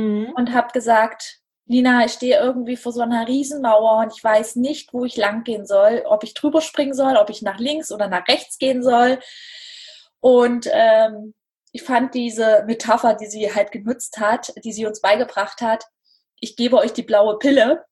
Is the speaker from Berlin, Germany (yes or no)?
no; Dessau, Saxony-Anhalt, Germany; ich komme aus Dessau und ich lebe hier mit meiner kleinen Familie